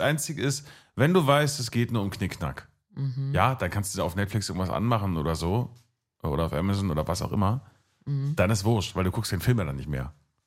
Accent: Berlin, Germany; ich als Berliner

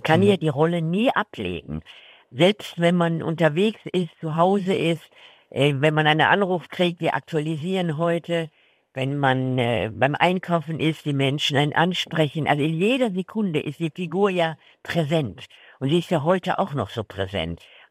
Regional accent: North Rhine-Westphalia, Germany; ich bin keine Bayerin. Ich bin ein Mädchen aus dem Ruhrgebiet.

